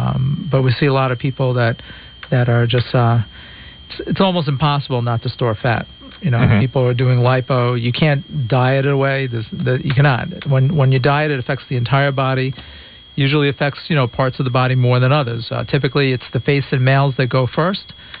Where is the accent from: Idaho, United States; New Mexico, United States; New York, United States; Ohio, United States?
New York, United States; now in Michigan; I'm a New Yorker. I'm here. I like the state of Michigan.